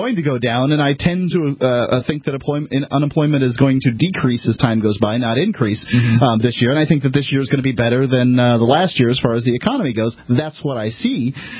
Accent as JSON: {"language": "English", "country": "Canada", "said": "As a Canadian, you could you could travel all across your country with alcohol"}